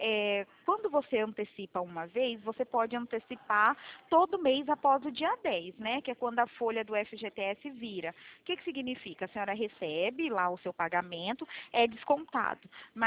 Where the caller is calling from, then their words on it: Mogi Guaçu, São Paulo, Brazil; Eu falo de Mogi Guaçu, interior de São Paulo.